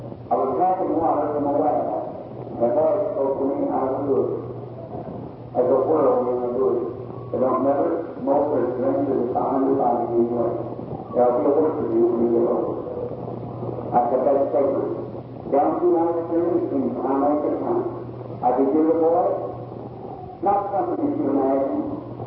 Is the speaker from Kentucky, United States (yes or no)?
yes; Kentucky, United States; born there